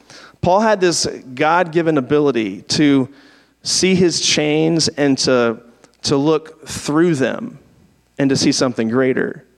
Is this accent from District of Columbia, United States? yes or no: yes; Washington, District of Columbia, United States; You know, I grew up in the Washington, D.C. area. And just growing up, politics was always at the center of almost everything when you grew up there.